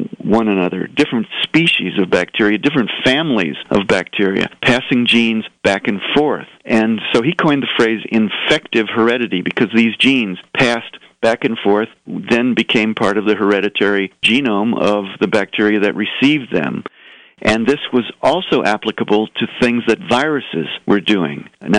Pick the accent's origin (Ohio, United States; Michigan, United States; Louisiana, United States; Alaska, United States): Ohio, United States; Cincinnati; not syncytin like my hometown Cincinnati